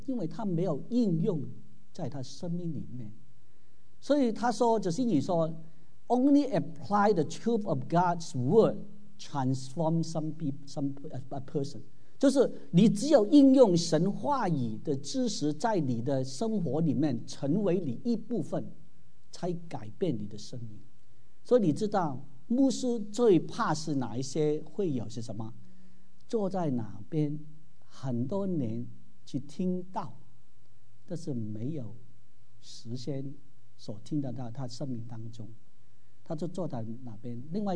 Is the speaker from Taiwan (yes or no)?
no; Guangdong, China; 我们广东人呢，有一句话说。牙痛啊，惨过大病啊！